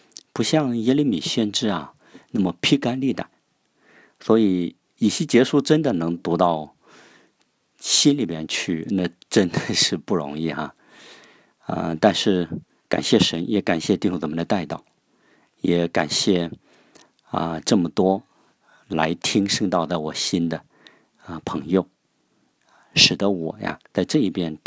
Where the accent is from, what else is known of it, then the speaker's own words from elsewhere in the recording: China; 就是作为一个中国人呢，特别能够引起共鸣